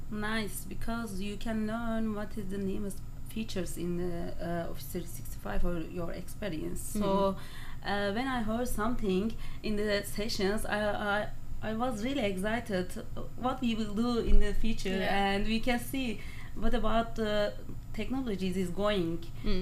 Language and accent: English; Turkey; English is a second language; I came from Turkey.